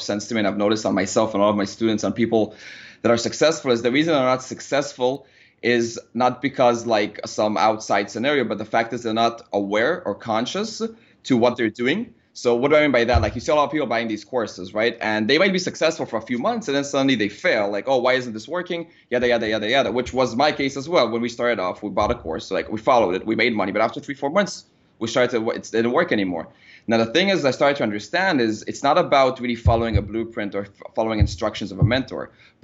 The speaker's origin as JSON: {"language": "English", "country": "Israel", "second_language": "English", "moved": "yes", "lives_now": "Austin, United States"}